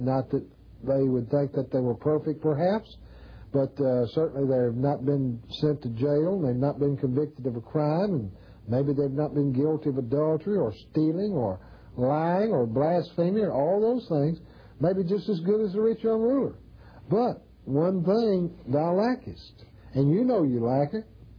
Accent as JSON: {"language": "English", "region": "Kentucky", "country": "United States", "tie": "born or raised there", "said": "I remember in my hometown where I used to live in Kentucky, not my first hometown, my second hometown"}